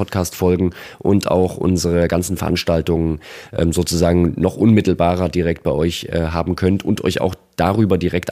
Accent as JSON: {"language": "German", "town": "Erfurt", "region": "Thuringia", "country": "Germany", "tie": "born or raised there", "said": "Erfurt, meine Heimatstadt"}